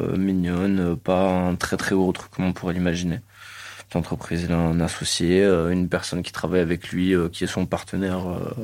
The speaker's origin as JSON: {"language": "French", "town": "Marseille", "region": "Provence-Alpes-Côte d'Azur", "country": "France", "tie": "born or raised there", "said": "J'ai fait mon école au Cours Julien. Je crois que j'étais à la rue d'Aubagne, après rue Bucine-Indien. Ouais, c'est vraiment Cours Julien, Notre-Dame-du-Mont, La Plaine. Après, on a bougé plus vers Chaves, Baye."}